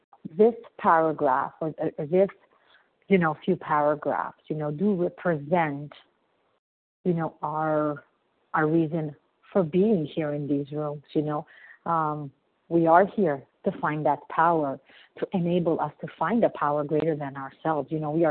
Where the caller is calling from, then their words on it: Montreal, Quebec, Canada; I'm calling from Montreal, Canada.